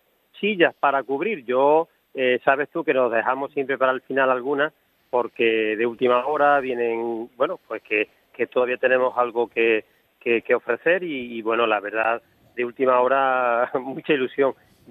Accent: Córdoba, Andalusia, Spain; Claro que sí, soy cordobés.

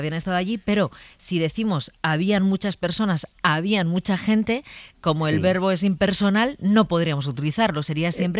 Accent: Burgos, Castile and León, Spain; yo soy de Burgos y ella es de Madrid.

